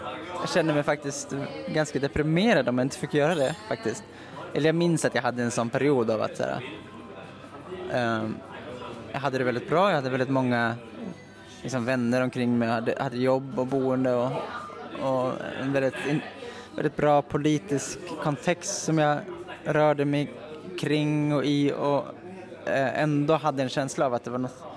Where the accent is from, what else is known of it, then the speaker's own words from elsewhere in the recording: Östersund, Jämtland County, Sweden; Jag började träna cirkus när jag bodde uppe i Östersund där jag kommer ifrån.